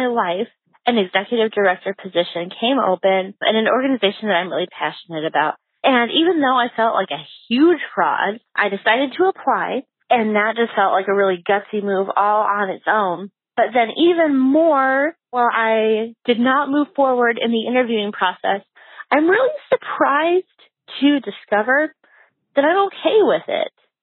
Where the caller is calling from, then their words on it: Saint Paul, Minnesota, United States; Hey, bosses. … calling from St. Paul, Minnesota.